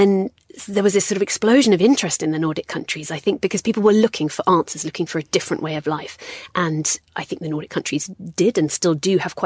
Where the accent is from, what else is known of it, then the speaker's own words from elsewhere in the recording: United Kingdom; I still do, obviously, because I'm British.